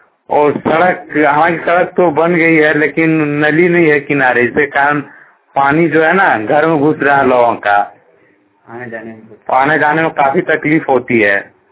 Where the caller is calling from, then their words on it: Chhela Pathar, Jharkhand, India; दुमका जावा प्रखंड से बोल रहा हूँ, छेला पाथर से।